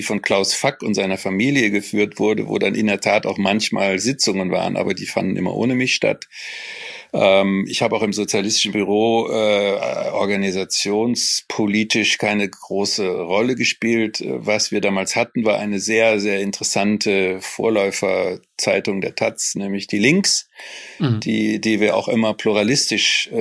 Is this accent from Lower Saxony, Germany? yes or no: no; Cologne, North Rhine-Westphalia, Germany; Ich bin aber nur ein virtueller Offenbacher. Ich bin natürlich Kölner.